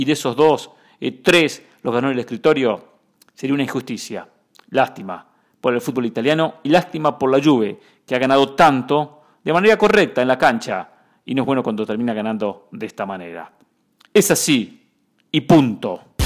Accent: Mexico; Si usted me preguntara a mí como mexicano, a jugador, yo prefiero

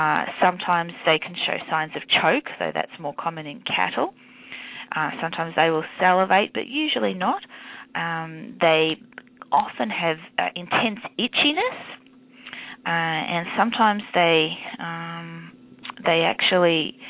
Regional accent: Melbourne, Victoria, Australia; accent: Australian; I'm actually from Melbourne in Australia, I apologize about my Australian accent mixed with the southern drawl.

